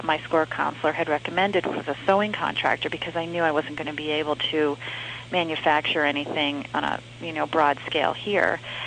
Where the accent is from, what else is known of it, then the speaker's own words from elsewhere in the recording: New Hampshire, United States; I'm from New Hampshire, so here when it's really cold out